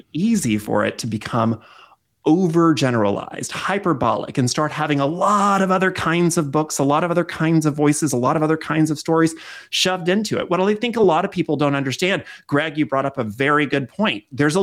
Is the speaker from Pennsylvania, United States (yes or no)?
no; West Virginia, United States; I'm from West Virginia. My book, Verity Vox and the Curse of Foxfire, is about a fictional town in West Virginia.